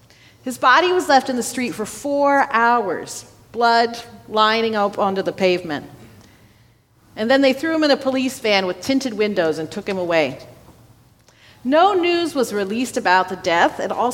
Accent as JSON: {"language": "English", "town": "Dayton", "region": "Ohio", "country": "United States", "tie": "born or raised there", "said": "A few days after Michael Brown was shot, 2 white police officers in my hometown of Dayton, Ohio, shot a black man in a Walmart."}